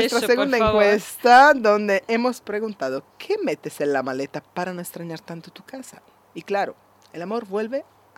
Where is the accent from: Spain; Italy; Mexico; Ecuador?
Italy; Spanish is a second language; moved away as an adult; que me quería regresar a Italia, más que nada porque no sabía ni una palabra de castellano, me encontraba muy sola, con 19 años y me pasaba esto.